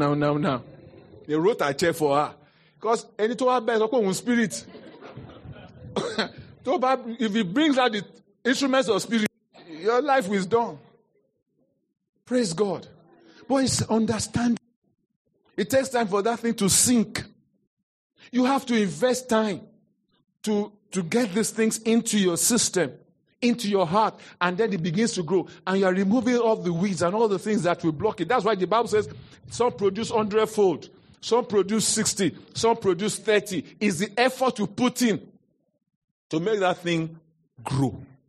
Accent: Lagos, Nigeria; Years gone by, when I was young, I lived in Lagos. In case many of you don't know, I was born in Lagos.

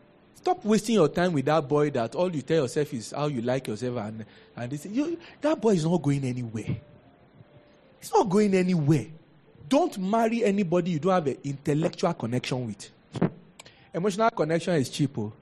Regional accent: Mushin, Lagos, Nigeria; I will tell you that I grew up in Mushin.

